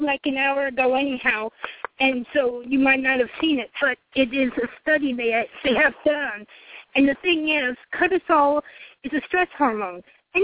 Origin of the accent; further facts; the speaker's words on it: Colorado, United States; I'm from Colorado, too, and Amy and I are friends.